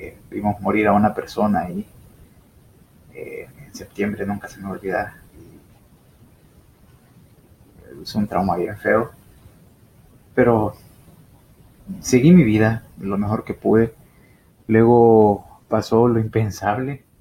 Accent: El Salvador; moved away; No, me fui de El Salvador con un grupo de alrededor de 23 personas

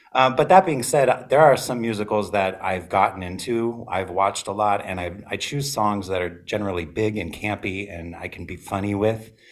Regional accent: Minnesota, United States; my growing up in Minnesota, my mom would take me to go see Andrew Lloyd Webber musicals.

